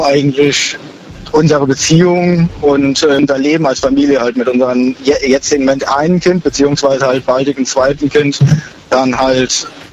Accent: Lahnstein, Rhineland-Palatinate, Germany; born there; Ja, in der Nähe, Lahnstein.

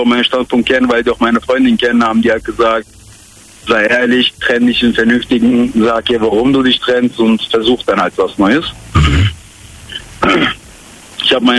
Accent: Turkey; Ja, ich bin Türke.

